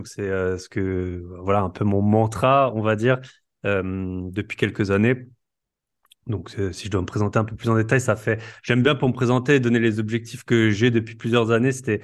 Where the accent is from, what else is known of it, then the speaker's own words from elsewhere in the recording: Grand Est, France; accent: Alsatian; moved away; donc je suis alsacien, ça s'entend peut-être un peu. Ça fait 12 ans que j'ai quitté ma terre natale, mais bon, je reviens assez souvent.